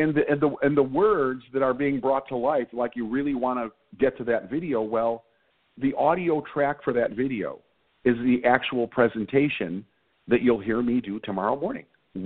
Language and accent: English; Chicago, Illinois, United States; I'm from Chicago. I'm from the South West Side. I'm a Sox fan. I grew up at 57th and Lawndale.